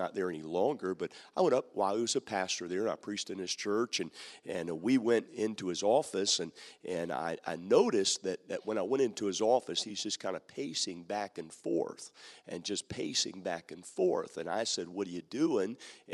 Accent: Maryland, United States; I have a friend of mine, of course, I was born and raised in Maryland

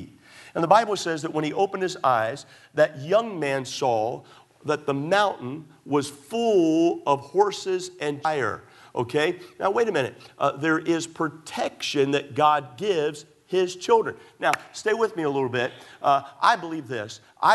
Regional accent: Texas, United States; I'm not from Tennessee. What? Where am I? I'm from Texas, you know.

